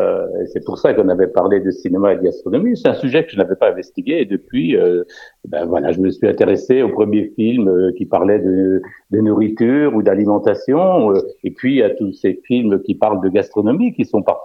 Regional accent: Lyon, Auvergne-Rhône-Alpes, France; Eh bien oui, puisque nous sommes lyonnais

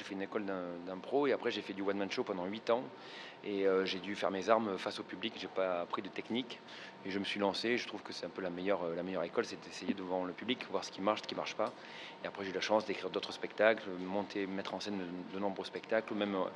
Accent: Avignon, Provence-Alpes-Côte d'Azur, France; Avignon, déjà, c'est ma ville natale. Moi, je suis né à Avignon, donc c'est particulier. Mes parents, d'ailleurs, habitent toujours ici, donc j'ai fait mes études dans Avignon, au lycée.

